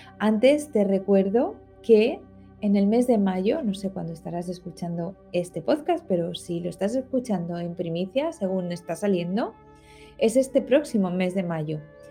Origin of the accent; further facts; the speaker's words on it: Community of Madrid, Spain; now in Alicante, Spain; yo soy madrileña y me vine a vivir a un pueblecito de Alicante.